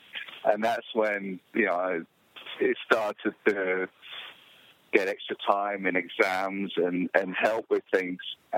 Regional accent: England, United Kingdom; now in Colorado, United States; Yeah, I'm from England. I grew up there.

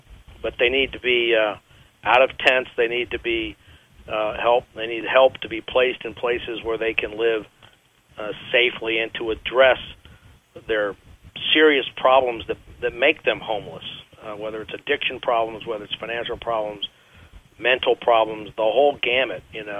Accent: United States; just as an American

